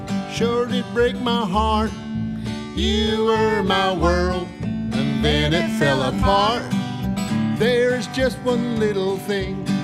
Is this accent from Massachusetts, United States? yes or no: no; Gatlinburg, Tennessee, United States; We play a lot in the Carolinas, and we're sort of from East Tennessee.